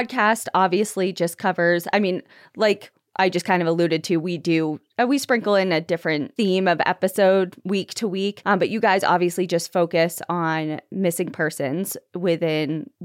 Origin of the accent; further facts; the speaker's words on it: New Hampshire, United States; moved away; I mean, growing up in New Hampshire, obviously we have black bear and moose and things like that. But I've moved over the years to the Pacific Northwest and Colorado